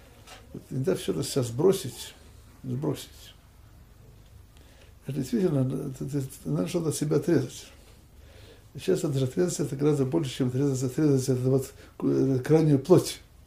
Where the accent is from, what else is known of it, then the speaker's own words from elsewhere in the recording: Russia; moved away as an adult; now in Israel; когда я бежал из России, я не мог понять, как можно уехать